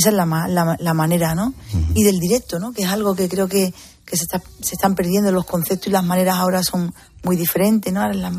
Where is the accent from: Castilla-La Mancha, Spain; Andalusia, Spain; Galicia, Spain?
Andalusia, Spain; Cádiz; he tenido la gran suerte de vivir noches muy bonitas en mi tierra, ¿no? Ya no solo en Cádiz, sino como decimos nosotros, de Sevilla para abajo, ¿no?